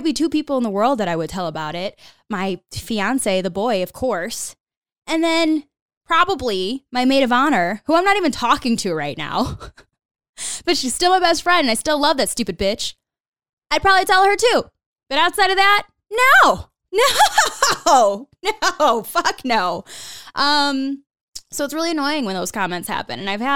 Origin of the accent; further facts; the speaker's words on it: Illinois, United States; now in Denver, United States; And something that I didn't think about when I moved away from Illinois, from the Midwest, was that the day that I do get married, where am I going to get married?